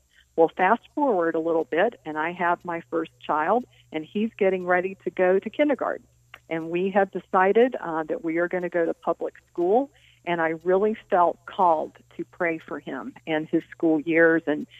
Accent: Durham, North Carolina, United States; I actually grew up in the state of North Carolina in a town called Durham, North Carolina.

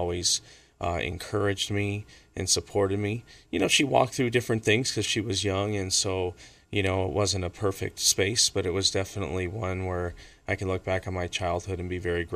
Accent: Jacksonville, Florida, United States; also born or lived in New York / San Fernando Valley, California; but raised mostly in Jacksonville, Florida, and then in New York. So being what we call a mixed kid growing up in the San Fernando Valley was interesting.

